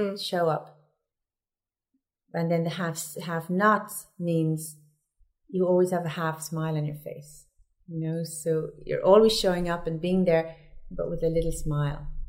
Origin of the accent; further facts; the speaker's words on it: Ireland; I think we're Irish people are very much connected to the land.